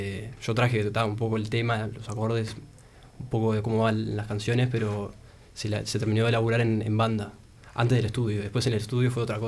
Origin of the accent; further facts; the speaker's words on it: Solís, Maldonado, Uruguay; Yo soy de Solís